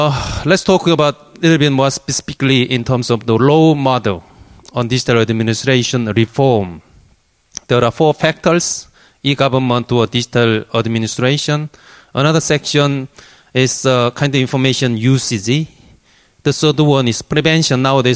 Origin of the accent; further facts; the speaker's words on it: South Korea; English is a second language; now in Paris, France; I'm from South Korea. Some people are confusing from North or South.